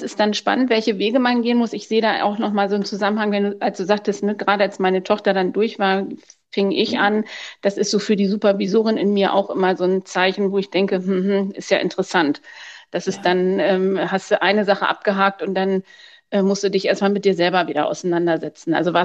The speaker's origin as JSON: {"language": "German", "region": "West Germany", "country": "Germany", "said": "ich frage jetzt mal als Wessi"}